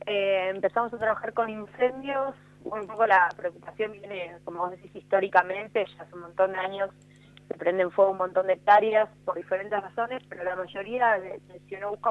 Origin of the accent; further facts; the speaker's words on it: Bariloche, Río Negro, Argentina; que somos de Bariloche